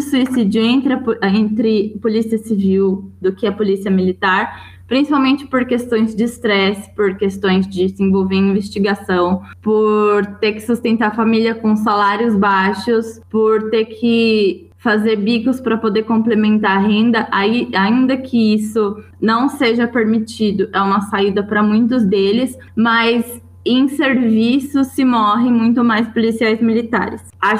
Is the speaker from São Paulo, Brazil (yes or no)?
yes; Jacareí, São Paulo, Brazil; A cidade de onde eu venho, por exemplo, Jacareí, é uma cidade pequena, uma cidade com 200 mil habitantes